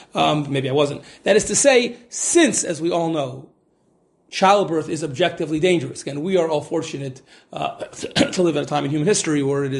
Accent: Cincinnati, Ohio, United States; when I was growing up, there was one case where I grew up in Cincinnati

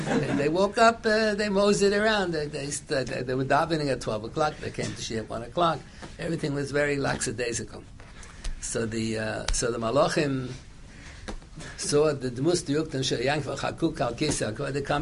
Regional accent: Philadelphia, Pennsylvania, United States; I remember when I was a little boy, my family lived in Pennsylvania. I was born in Pennsylvania. Then I went to, after years, we lived in Philadelphia

